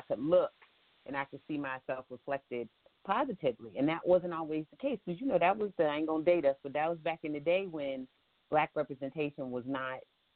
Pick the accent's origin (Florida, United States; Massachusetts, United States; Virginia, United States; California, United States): Virginia, United States; Virginia Beach; I am from the Virginia Beach, Virginia area.